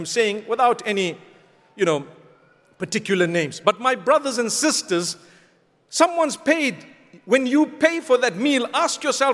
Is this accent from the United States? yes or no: no; Zimbabwe; I decided to order one because I come from Zimbabwe.